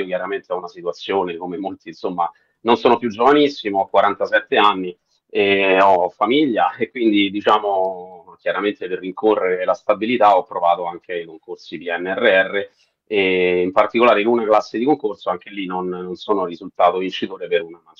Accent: Rome, Lazio, Italy; Io sono di Roma.

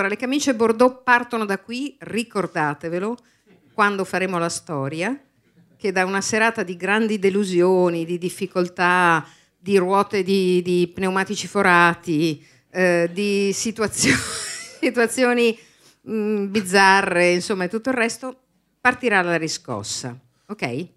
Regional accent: Milan, Lombardy, Italy; Io subito tempo e denaro perché sono di Milano

